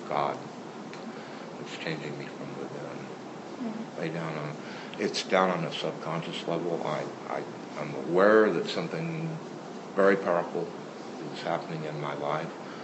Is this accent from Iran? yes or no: no; Nevada, Missouri, United States; born there; I was born in Nevada, Missouri, mm-hmm. 1957, 56.